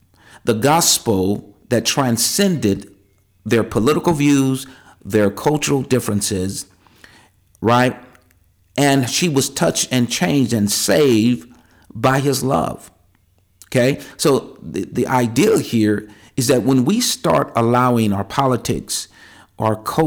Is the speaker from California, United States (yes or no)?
yes; California, United States; I come from California. I was raised in a multicultural environment, raised in a multicultural church.